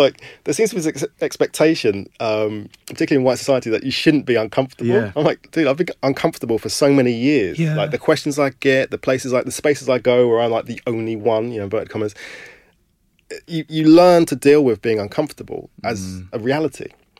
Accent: London, United Kingdom; I remember someone asking me, where am I from? And I said, I'm from London. I go, no, but where are you really from? I was born in Camberwell.

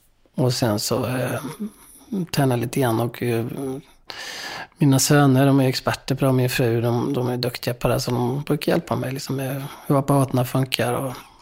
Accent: Hagelstorp, Sweden; Det är ju det man tänker på, sånt här som sommaren hemma i Bullerby-känslan och pappa kom hem och det var typ 30 grader varmt ute, så åkte vi ner till Nissasjön och badade.

